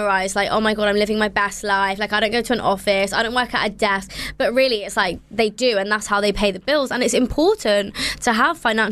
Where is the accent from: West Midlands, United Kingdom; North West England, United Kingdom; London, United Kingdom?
London, United Kingdom; And I'm Indian, but I am of the Jain religion, but also born and raised in London.